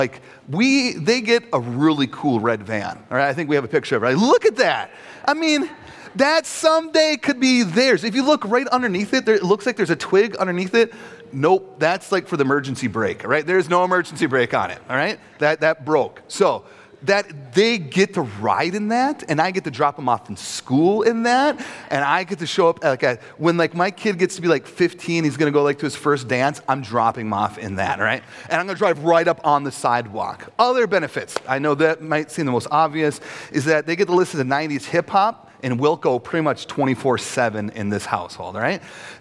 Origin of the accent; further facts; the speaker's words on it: Cloquet, Minnesota, United States; born there; Like, I was born in Cloquet, Minnesota.